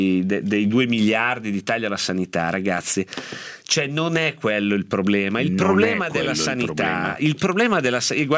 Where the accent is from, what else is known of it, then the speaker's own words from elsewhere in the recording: Uboldo, Lombardy, Italy; lo dico anch'io perché sono di Uboldo anch'io